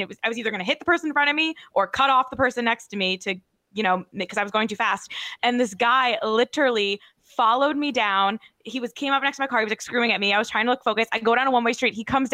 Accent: New Jersey, United States; Born and raised in New Jersey

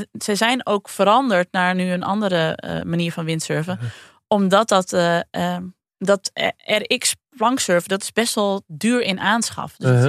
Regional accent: Friesland, Netherlands; kom ik uit Friesland.

